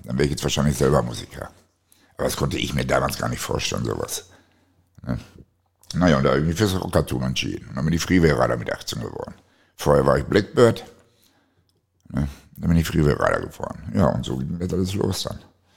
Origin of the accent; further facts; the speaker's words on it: Hagen, North Rhine-Westphalia, Germany; Meine Heimatstadt, Liverpool von Deutschland.